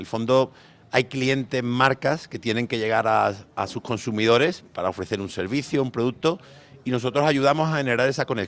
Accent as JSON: {"language": "Spanish", "region": "Andalusia", "country": "Spain", "lives_now": "Colombia", "said": "llevo 9 meses en el país, soy español, como podéis notar, andaluz, para más señas"}